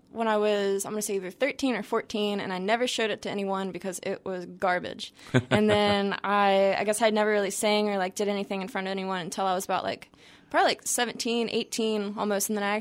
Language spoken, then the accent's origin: English; Luray, Virginia, United States; It's more kind of central. I'm from Luray